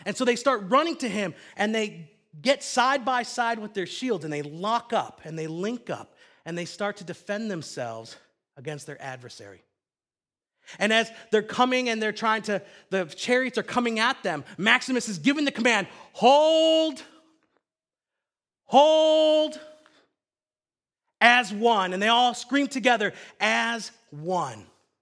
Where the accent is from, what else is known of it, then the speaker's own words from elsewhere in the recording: St. Charles, United States; also born or lived in Canada; We moved here from Canada. I was born and raised here in St. Charles. I actually went to school with Tim Smith at Haynes Middle School. And so I've been up in Canada for about 10 years, moved here, and moved back here.